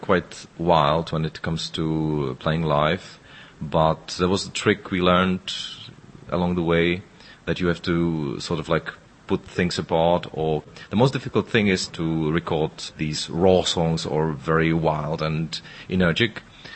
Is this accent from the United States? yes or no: no; Czechia; born there; English is a second language; I don't have roots, even though I was born in the Czech Republic. But when I look at my families, it's a sort of a mixture of different influences. My grandfather was German